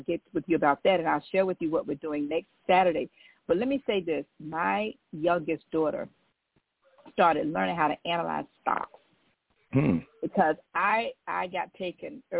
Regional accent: Riviera Beach, Florida, United States; from Riviera Beach, born and raised in Riviera Beach, and went to Florida Memorial, got an undergraduate degree in accounting

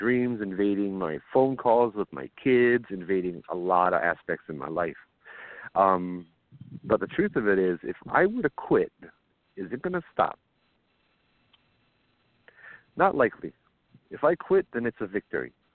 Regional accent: Hawaii, United States; Though, once again, I want to make sure I'm Hawaiian, and I am fiercely proud of my culture

